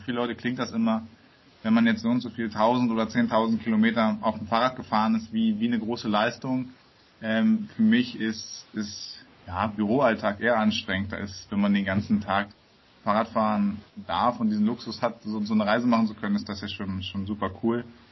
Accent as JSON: {"language": "German", "region": "Berlin", "country": "Germany", "said": "Genau, ich komme aus Berlin, habe dort auch am Anfang Bachelor studiert"}